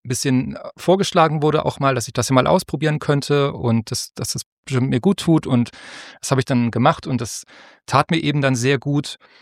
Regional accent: Hamburg, Germany; als Hamburger dachte ich, das sind ja schon unfassbar viele Höhenmeter.

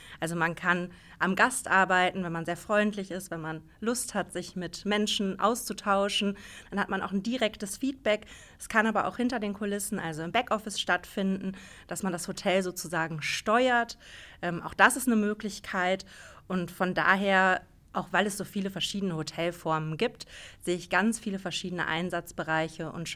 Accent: North Rhine-Westphalia, Germany; Ich komme selber aus Nordrhein-Westfalen

